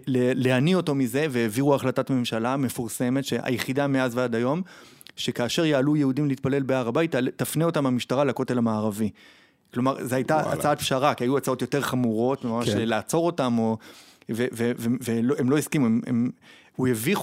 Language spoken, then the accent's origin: Hebrew; Ofra, West Bank, Palestine; גדלתי באופרה בשכנות ליהודה עציון.